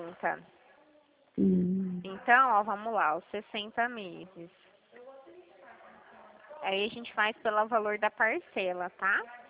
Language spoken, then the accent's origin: Portuguese; Dracena, São Paulo, Brazil; Eu sou de Dracena, sou aqui pertinho.